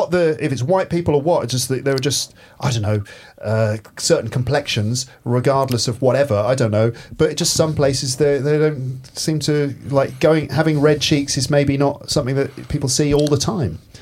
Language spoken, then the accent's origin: English; England, United Kingdom; I'm just using a webcam and I'm English.